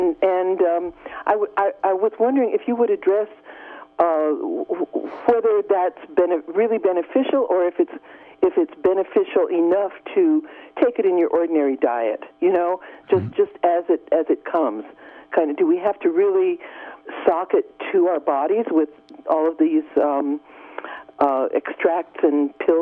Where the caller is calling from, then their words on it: Garberville, California, United States; I'm from Garberville, and your mention of turmeric caught me